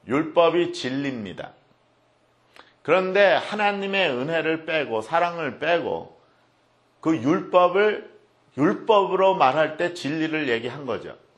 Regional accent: United States; 근데 나도 미국 사람이니까.

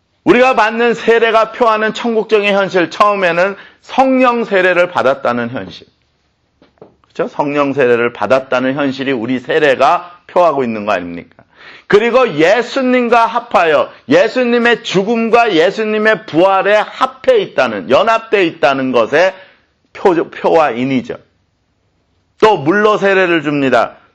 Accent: South Korea; moved away; 우리는 한국 사람이니까, 오, 같은 한국 사람이냐고

